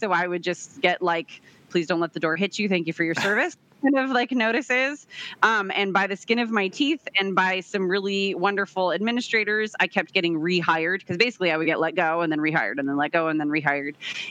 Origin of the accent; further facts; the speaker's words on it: San Diego, California, United States; I am an English teacher in San Diego, California, and I am born and raised in San Diego. I stayed here for college, and I'm actually teaching back in the district where I grew up.